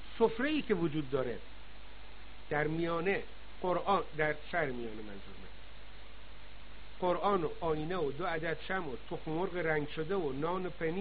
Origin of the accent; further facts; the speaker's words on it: Iran; نه به خاطر اینکه من ایرانی هستم تعصب دارم